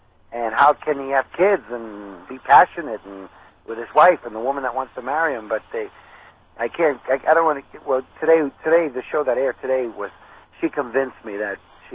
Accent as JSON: {"language": "English", "town": "New York City", "region": "New York", "country": "United States", "tie": "born or raised there", "said": "I grew up in New York City, Spanish Harlem, and I always worked after school and stuff, so I lost all the Spanish that we talked in the house."}